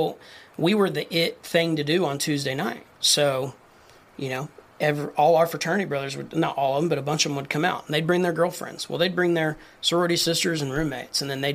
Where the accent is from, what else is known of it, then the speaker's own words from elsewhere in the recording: Lubbock, Texas, United States; because for me growing up, even though I grew up in Lubbock, Texas